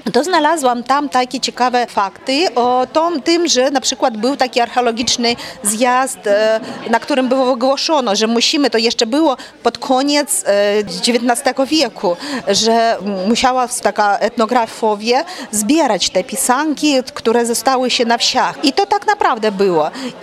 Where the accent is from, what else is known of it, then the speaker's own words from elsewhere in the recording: Dnipro, Dnipropetrovsk Oblast, Ukraine; Polish is a second language; now in Poland; Przyjechałam z Ukrainy, z miasta Dnipro, południowy wschód